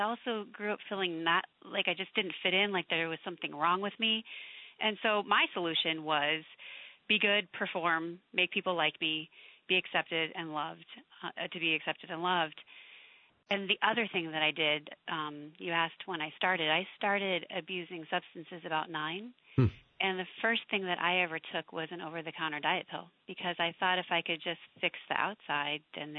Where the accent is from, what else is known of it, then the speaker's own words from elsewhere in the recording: California, United States; But growing up in the Bay Area in California, I was pretty much raised by a single mom, and we moved around a lot, and I went to a different school every year until sixth grade